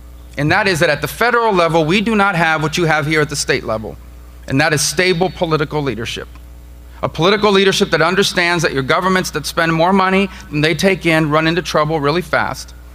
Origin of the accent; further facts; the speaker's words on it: Florida, United States; And I gather this from talking to a lot of people in my home state of Florida.